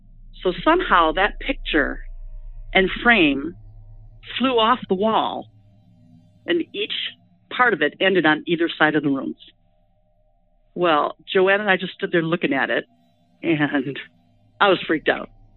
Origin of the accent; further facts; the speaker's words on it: Madison, Wisconsin, United States; I'm from Madison, Wisconsin.